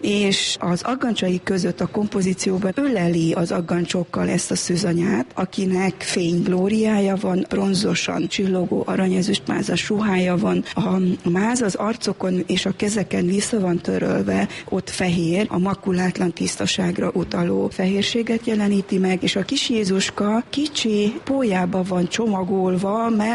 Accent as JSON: {"language": "Hungarian", "region": "Transylvania", "country": "Romania", "tie": "born or raised there", "said": "Isten kegyelméből én Erdélyben nőttem fel, ott születtem … fazekas mester, és ebben a családban így nevelkedtem."}